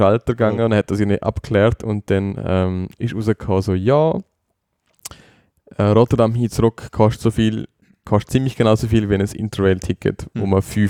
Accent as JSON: {"language": "German", "country": "Liechtenstein", "said": "Als Liechtensteiner sowieso"}